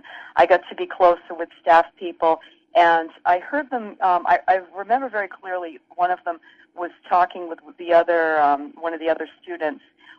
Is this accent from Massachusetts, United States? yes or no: yes; Massachusetts, United States; I was brought up Roman Catholic. You probably not too hard to understand … I'm from Massachusetts. Yeah. My parents are Irish Catholics, and so I was in church with my two brothers.